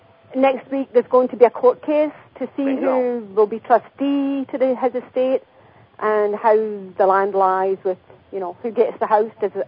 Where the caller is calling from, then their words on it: Ontario, Canada; I'm from Ontario.